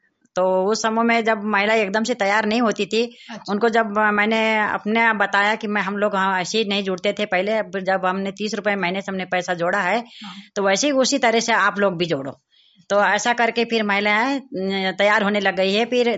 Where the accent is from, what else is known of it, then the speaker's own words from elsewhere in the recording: Athner, Madhya Pradesh, India; मैं ward number 2 से हूँ, आठनेर से।